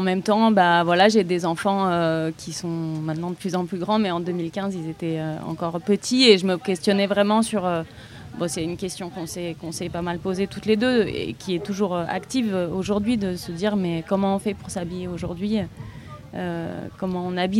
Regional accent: Occitanie, France; Et moi, je viens des Cévennes. Je ne suis pas cévenole natif, mais je suis née ici, j'ai grandi ici.

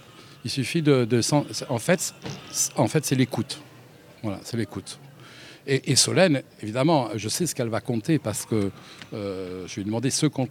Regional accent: Kabylie, Algeria; J'ai eu la chance de vivre mon enfance donc en Kabylie, c'était dans les années, je suis de 53, voilà, ça te donne une idée de l'âge

